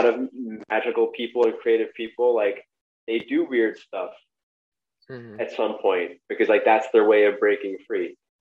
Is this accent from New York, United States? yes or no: yes; New York City, New York, United States; So I grew up in Brooklyn also